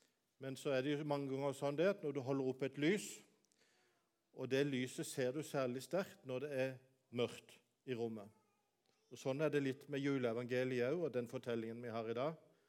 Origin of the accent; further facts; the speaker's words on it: Birkenes, Agder, Norway; det er en avdeling i Birkenes, der jeg kommer fra.